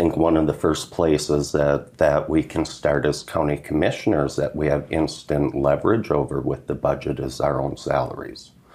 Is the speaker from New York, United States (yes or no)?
no; Deer River, Minnesota, United States; I'm from Deer River. I'm born and raised in the county.